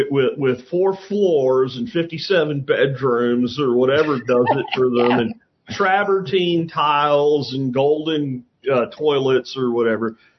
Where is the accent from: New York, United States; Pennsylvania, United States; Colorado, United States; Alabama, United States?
Pennsylvania, United States; because I grew up in Schuylkill County.